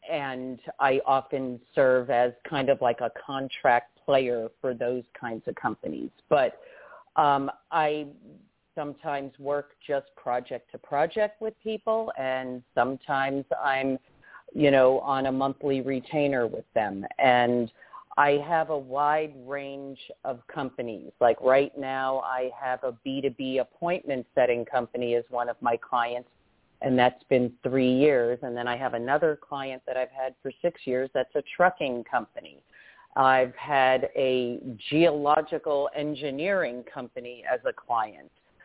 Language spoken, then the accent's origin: English; New Jersey, United States; also born or lived in New York City; now in Arizona, United States; I was born in New York City, in Greenwich Village. I grew up in New Jersey and West Milford and Ringwood, New Jersey, two very small towns.